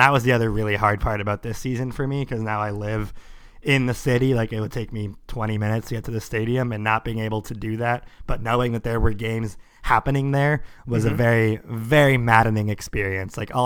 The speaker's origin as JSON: {"language": "English", "town": "Sammamish", "region": "Washington", "country": "United States", "tie": "born or raised there", "said": "I grew up in Sammamish and my dad worked in Seattle."}